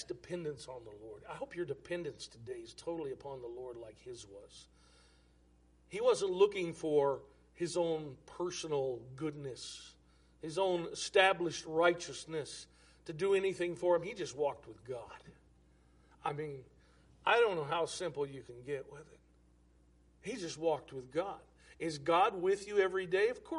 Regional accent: United States; I'm all American. I'm glad we have freedom and independence and all of these things.

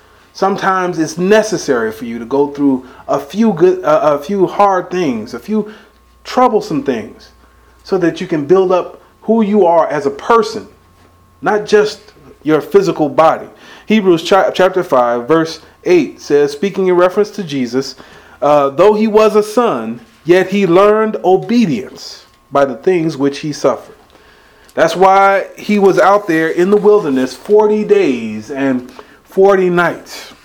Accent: United States; You know, growing up in America, many of us have gotten accustomed to our modern day comforts and luxuries.

